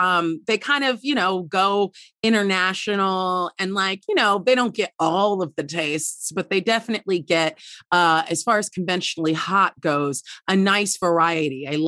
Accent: England, United Kingdom; accent: English; now in United States; from my experience of having lived in this country, the amount of times that I get complimented for my accent after I've just like sworn down the phone at somebody is astounding to me.

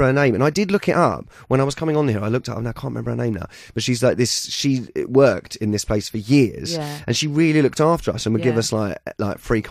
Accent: Gatwick, South East England, United Kingdom; I'm from South East of London.

